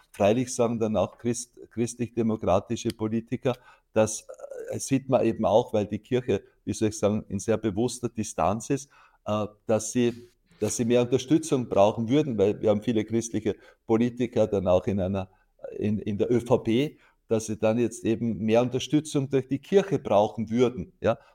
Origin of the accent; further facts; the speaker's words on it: Austria; bei uns in Österreich